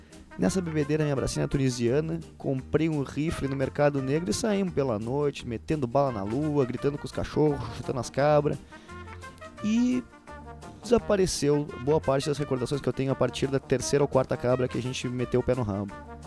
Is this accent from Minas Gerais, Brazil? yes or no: no; Rio Grande do Sul, Brazil; só porque eu sou ruivo, só porque eu sou gaúcho